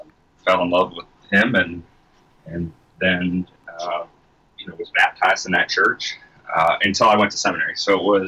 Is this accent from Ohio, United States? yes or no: yes; Ohio, United States; I didn't grow up in the church. I grew up in Northeast Ohio.